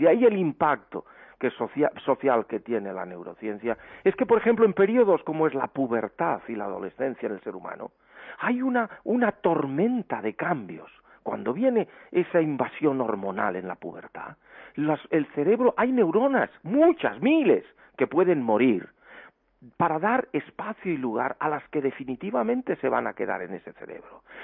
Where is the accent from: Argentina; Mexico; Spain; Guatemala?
Spain; nuestra dignidad en el mundo como españoles